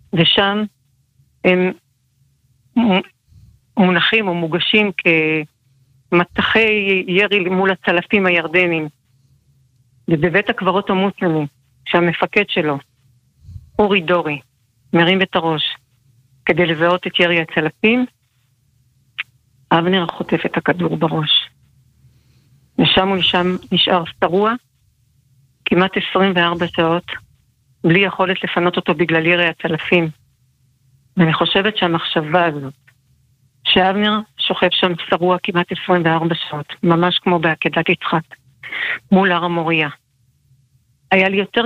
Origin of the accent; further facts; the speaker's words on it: Kerem Ben Zimra, Northern District, Israel; אנחנו משפחה מושבניקית, במושב כרם בן זמרה.